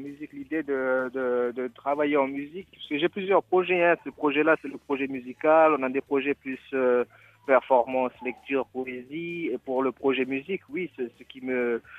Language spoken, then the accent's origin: French; New Caledonia; Vous savez, quand on vient de Nouvelle-Calédonie, souvent l'horizon est très très très très court pour nous.